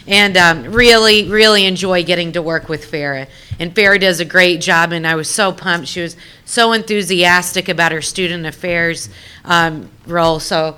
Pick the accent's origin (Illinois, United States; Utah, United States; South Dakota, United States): Illinois, United States; now in Springfield, United States; I'm one of those poor white kids from a farm, and I'm from Southern Illinois, and I live in Springfield now